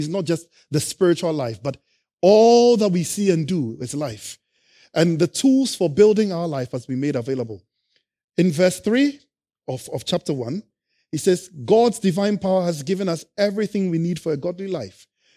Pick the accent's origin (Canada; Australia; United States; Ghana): Ghana; now in United Kingdom; When I was growing up in Ghana, I used to watch them on TV and we watched old episodes of them. So when I came to England